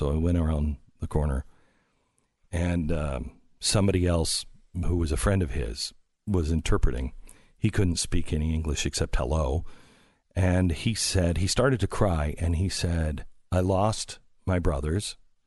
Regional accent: United States; First of all, we have to sit on the floor. I'm an American. I can't sit on the floor.

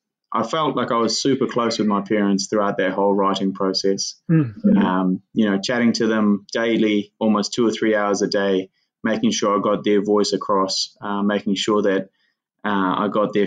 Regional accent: Sangjoy, Ghazni, Afghanistan; when I was writing that particular passage about growing up in Sangjoy, a little village there in Ghazni province

